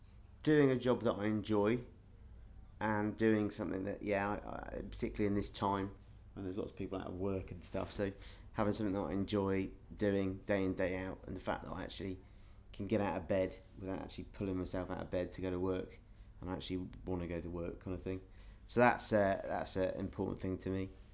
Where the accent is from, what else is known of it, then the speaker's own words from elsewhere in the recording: Southampton, South East England, United Kingdom; I am 31 and I'm from Southampton originally.